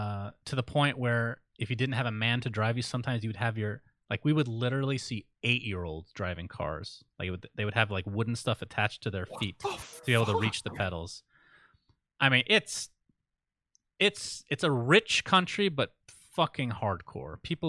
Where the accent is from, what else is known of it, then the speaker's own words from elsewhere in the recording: Saudi Arabia; I mean, I was born in Saudi Arabia, Sindarin. I know what it can be like over there. It definitely has its challenges. It was kind of scary for me growing up to some degree